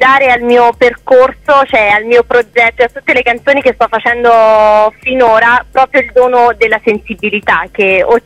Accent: Boville Ernica, Lazio, Italy; perché io sono di Boville Ernica e la mia

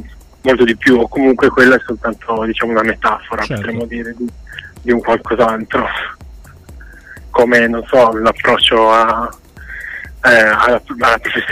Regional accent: La Spezia, Liguria, Italy; anche lui ligure come noi, perché noi siamo di La Spezia

